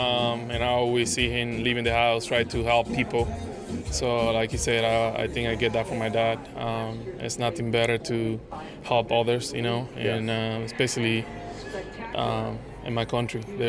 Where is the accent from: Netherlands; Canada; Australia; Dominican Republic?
Dominican Republic; now in United States; And I brought it to my hometown, Dominican Republic.